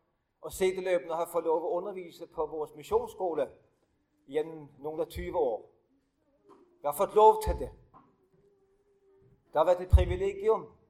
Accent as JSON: {"language": "Danish", "town": "Bornholm", "region": "Capital Region of Denmark", "country": "Denmark", "tie": "born or raised there", "lives_now": "Hundested, Denmark", "said": "Jeg er fra Bornholm, så jeg snakker sådan halvnorsk i forvejen. Bornholm, Danmarks eneste klippeø, fjellø, helt ud til Østersjøen. Der er jeg født og opvokset."}